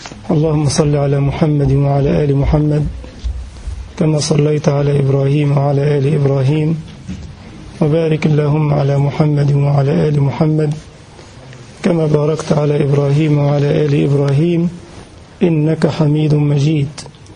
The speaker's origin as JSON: {"language": "Arabic", "country": "Egypt", "said": "المثل موجود عندنا في مصر"}